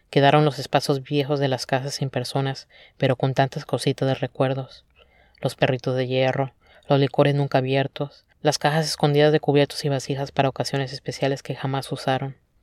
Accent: Tijuana, Baja California, Mexico; Este año voy a cumplir 33 años. Soy de Tijuana. Vivo una vida en frontera. Soy machorra. Soy lesbiana.

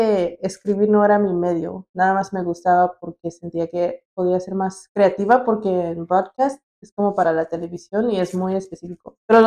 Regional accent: Porterville, California, United States; moved away as an adult; now in Mexico; aunque ahora que soy adulta y que llevo bastante tiempo viviendo en México, noto mucho eso de mi pueblo, lo digo entre comillas, porque es un small town.

